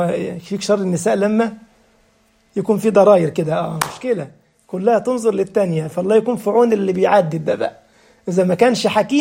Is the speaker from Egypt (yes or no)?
yes; Egypt; اللي بيسموه عندنا في مصر مدملكة